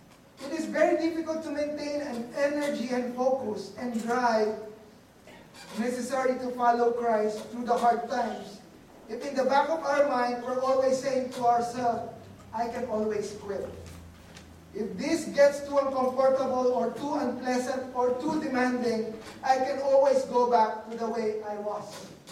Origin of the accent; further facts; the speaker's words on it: Philippines; first language tl; English is a second language; You know, let me say this in my native tongue.